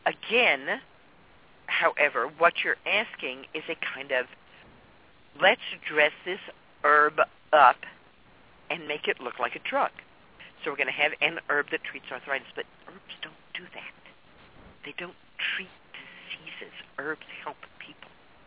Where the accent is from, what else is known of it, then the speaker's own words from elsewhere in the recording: Dallas, Texas, United States; was brought up in Dallas, Texas in the 50s when it was not very politic to be either Jewish or Catholic.